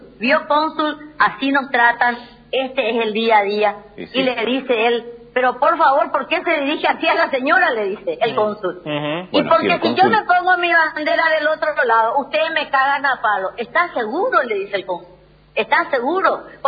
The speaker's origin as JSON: {"language": "Spanish", "country": "Paraguay", "said": "Yo me considero de primera porque soy paraguaya y soy orgullosa de mi nación y de mi bandera."}